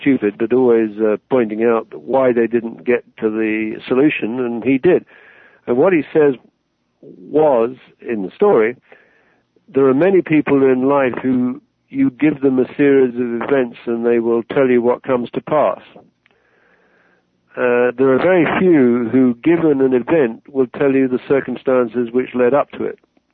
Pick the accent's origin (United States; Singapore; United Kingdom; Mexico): United Kingdom; now in Canada; I'm a Brit. I'm now a Canadian citizen.